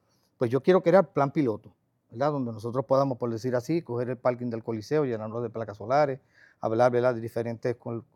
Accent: Moca, Espaillat, Dominican Republic; Pero yo estoy pidiendo que nos unamos como mocanos

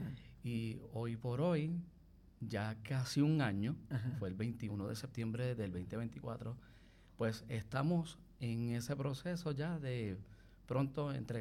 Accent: Lares, Puerto Rico; also born or lived in Arecibo; soy de aquí, de nuestro querido pueblo Lares. Ajá. Aunque nací en Arecibo, pero toda la vida, casi toda la vida he vivido en Lares.

